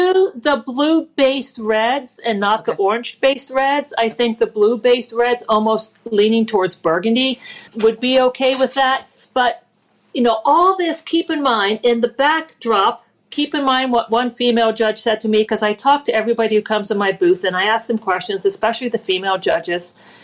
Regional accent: East Coast, United States; So I grew up in the East Coast. I have family in upstate New York.

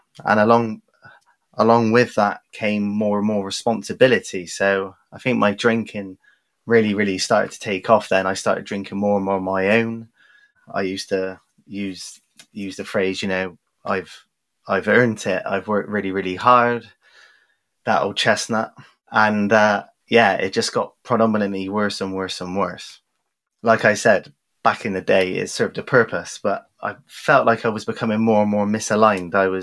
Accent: Bristol, South West England, United Kingdom; accent: West Country; So I am originally from Bristol in the West Country. You can probably tell from the accent. And back in the day, grew up in the 90s.

